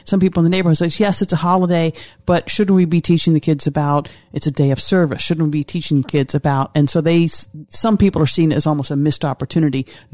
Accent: Pittsburgh, Pennsylvania, United States; When I was growing up in Pittsburgh, I won't say when, because 60 is the new 40, but they weren't teaching us about civil rights.

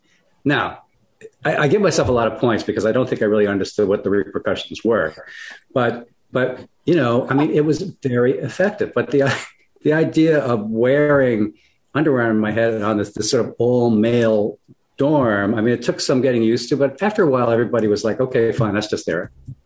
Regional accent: Freeport, New York, United States; Well, I wish I'd grown up in New York City. I grew up on Long Island, Freeport, Long Island.

